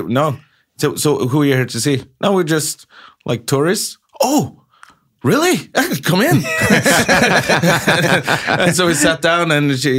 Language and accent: English; Norway; Hey, who are you? Where are you guys from? Oh, Norway. So that was a big laugh, me being Norwegian.